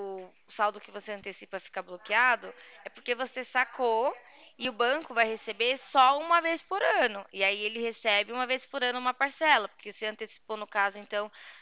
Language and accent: Portuguese; São Paulo, Brazil; born there; Eu nasci na Zona Leste